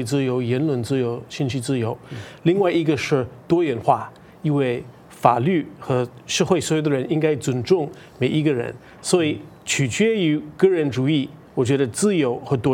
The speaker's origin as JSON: {"language": "Chinese", "region": "Rust Belt", "country": "United States", "tie": "born or raised there", "second_language": "Chinese", "said": "我是那个美国北部铁锈地带，以白人为主的，都是天主教徒，还有一部分的那个犹太人，我是这么一个地方长大的。"}